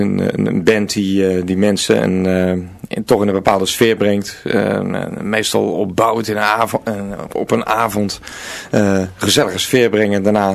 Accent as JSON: {"language": "Dutch", "town": "Capelle aan den IJssel", "region": "South Holland", "country": "Netherlands", "said": "van oorsprong komen we allemaal uit Capelle of directe omgeving."}